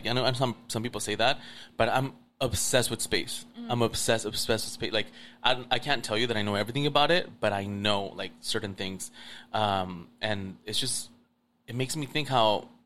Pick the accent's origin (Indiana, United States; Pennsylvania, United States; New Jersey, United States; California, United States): California, United States; Torrance; came here when I was 9. Actually, September 16 was 23 years, and I've been here. So I grew up my entire, from 9 to now, Torrance. I grew up in Torrance, yeah.